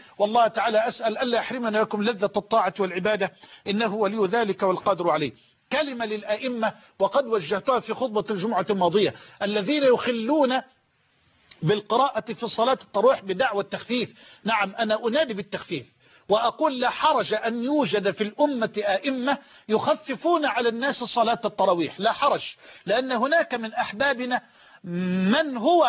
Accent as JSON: {"language": "Arabic", "country": "Egypt", "said": "وأسأل الله أن يجعل بلدنا مصر دائما أبدا أمنا أمانا سخاء رخاء،"}